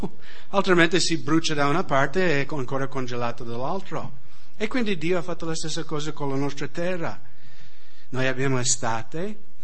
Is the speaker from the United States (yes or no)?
yes; United States; Italian is a second language; io mi ricordo quando ero bambino negli Stati Uniti, si usa tanto i bambini ragazzi in estate di dormire in sacco nel proprio giardino. Magari in Italia sembra una cosa un po' sciocco.